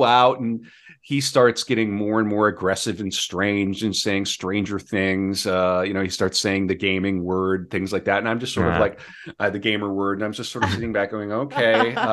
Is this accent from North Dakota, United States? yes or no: yes; North Dakota, United States; Like, and I'm from the Midwest. I'm pretty demonstrative. I'm from North Dakota. I'm not from Minnesota, but I spend enough time in Minnesota where I don't really like confrontation.